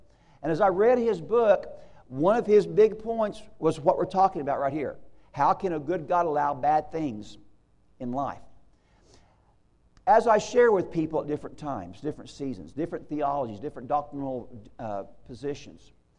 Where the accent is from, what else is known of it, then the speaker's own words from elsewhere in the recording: Bone Gap, Illinois, United States; I come from Bone Gap, Illinois, which is the mecca of theological thought here in America.